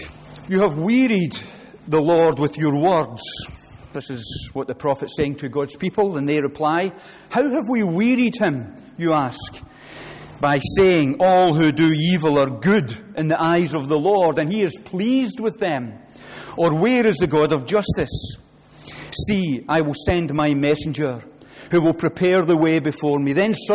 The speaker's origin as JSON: {"language": "English", "region": "Scotland", "country": "United Kingdom", "said": "The Scots, I come from Scotland, if you haven't guessed, are usually quite a sarcastic bunch."}